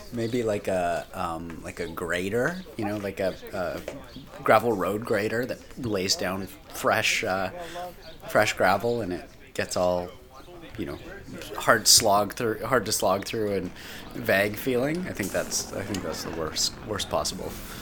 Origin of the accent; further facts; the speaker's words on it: Victoria, British Columbia, Canada; I'm from Victoria, BC, and I'm an ambassador